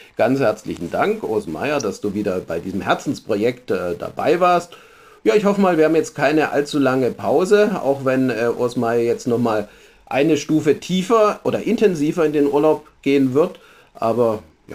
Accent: Pforzheim, Baden-Württemberg, Germany; Und selbst Pforzheim, meine Heimatstadt

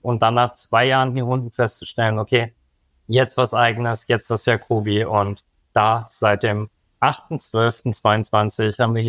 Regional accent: North Rhine-Westphalia, Germany; now in Freiburg, Germany; aus meiner Heimat NRW

